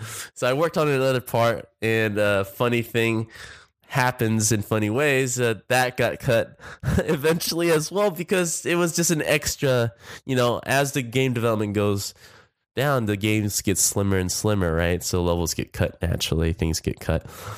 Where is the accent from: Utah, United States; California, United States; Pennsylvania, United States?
California, United States; Orange County; And as you guys know, I'm originally from Orange County, looking for jobs in LA.